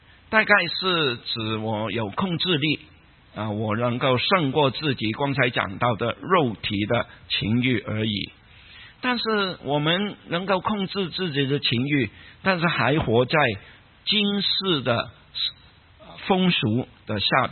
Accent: Guangdong, China; 我们广东人有一句话说，人老就精，

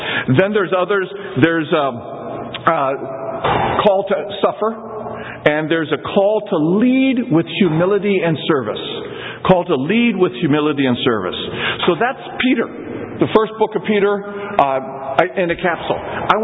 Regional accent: Taitung County, Taiwan; also born or lived in United States; I grew up in Taiwan. My dad was a translator. He first did the Mongolian Bible before liberation or before 49, and then went to Hong Kong for a few years, then moved to Taiwan in 51, 52.

